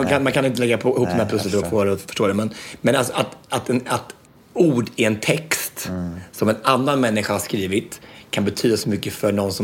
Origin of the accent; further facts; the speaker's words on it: Östansjö, Örebro County, Sweden; 80-talets möbler som vi hade massa med furu hemma i Östansjön när jag växte upp.